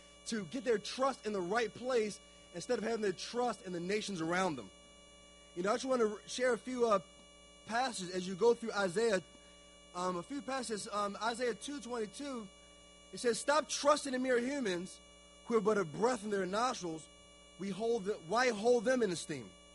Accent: Baltimore, Maryland, United States; I'm from Baltimore, so I do want to thank you all for wearing purple.

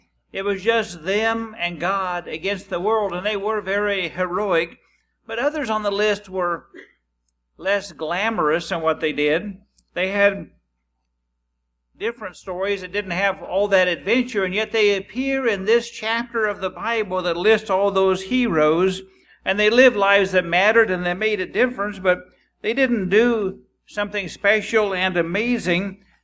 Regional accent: Emporia, Kansas, United States; I grew up in Emporia, near Emporia, Kansas

